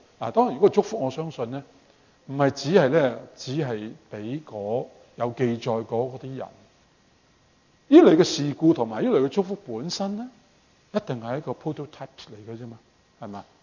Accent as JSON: {"language": "Cantonese", "country": "China", "said": "可能我哋中國人咧叫壽衣嗰啲咁嘅嘢啦"}